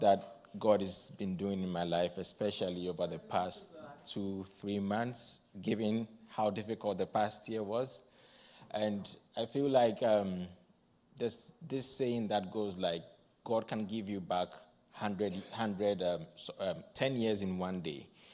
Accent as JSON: {"language": "English", "country": "Ghana", "moved": "as an adult", "lives_now": "Canada", "said": "I'm originally from Ghana, and I went back home."}